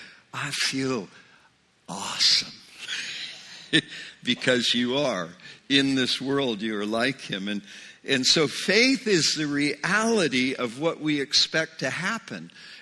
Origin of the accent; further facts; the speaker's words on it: Spokane, Washington, United States; born there; if I thought … I was born in Spokane, Washington